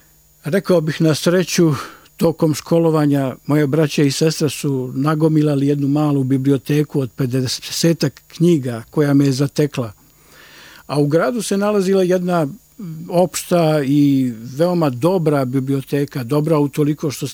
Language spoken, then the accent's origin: Serbian; Herceg Novi, Herceg Novi Municipality, Montenegro; počelo je zapravo još u detinjstvu u Herceg-Novom